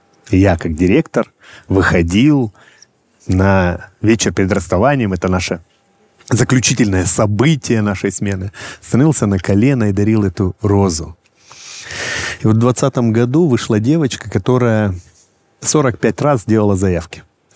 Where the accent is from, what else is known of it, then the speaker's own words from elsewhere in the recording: Krasnodar Krai, Russia; Я сам с Кубани и никогда не думал, что лучше Кубани что-то есть. Безусловно, Кубань кормилица, и она останется всегда в моей душе. Но за эти 5 лет Артек и Республика Крым стала моей малой родиной, частью моей семьи.